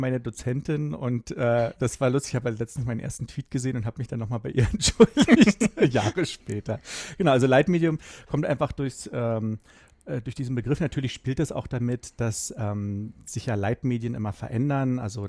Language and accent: German; Berlin, Germany